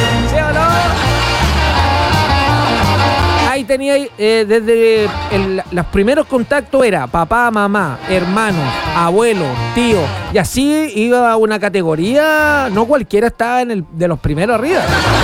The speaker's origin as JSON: {"language": "Spanish", "region": "Valparaíso", "country": "Chile", "said": "¡Aguante Valparaíso! ¡Mancha, cholo y erizo! ¡Somos de Valparaíso!"}